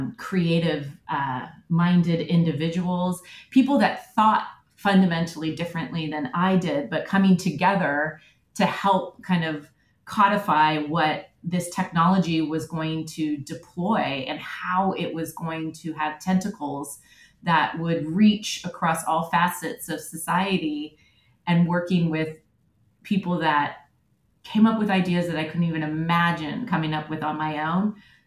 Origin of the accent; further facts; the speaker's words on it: California, United States; moved away as an adult; also born or lived in Charlottesville, United States / Australia; that there was a real power in creativity and design and communications that was lacking while I was growing up in the Silicon Valley.